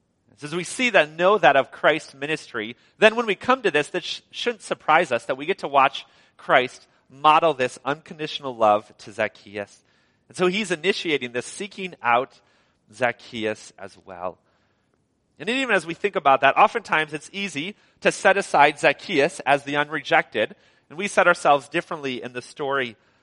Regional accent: Wisconsin, United States; And I grew up in Wisconsin, and so for us, it would be the Packers.

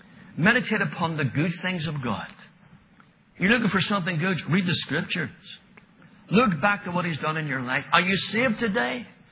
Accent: Northern Ireland, United Kingdom; We're from Northern Ireland.

